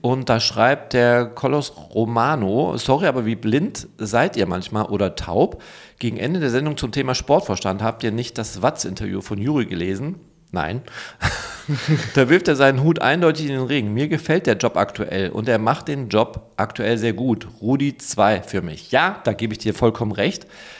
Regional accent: North Rhine-Westphalia, Germany; Und als Münsterländer gehe ich auch nicht so weit weg.

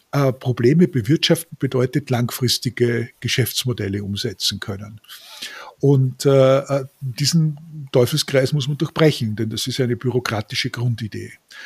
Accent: Austria; born there; ich bin geborener Österreicher

